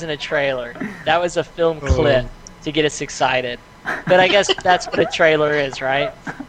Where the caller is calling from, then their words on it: Burbank, California, United States; Burbank, California.